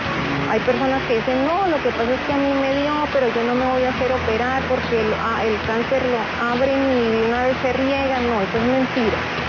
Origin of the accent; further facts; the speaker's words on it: Neiva, Huila, Colombia; now in Bogotá, Colombia; llegué al Instituto Nacional de Cancerología, acá en la ciudad de Bogotá, vengo de la ciudad de Neiva.